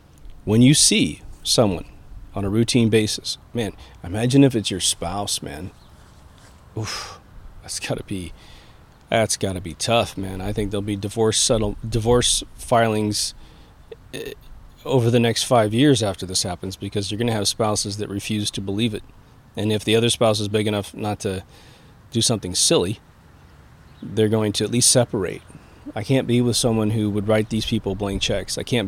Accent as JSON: {"language": "English", "region": "Kansas", "country": "United States", "lives_now": "Huntington Beach, United States", "said": "I'm from Kansas, so that's why it's weird. He was living in my hometown, now I'm living in his hometown."}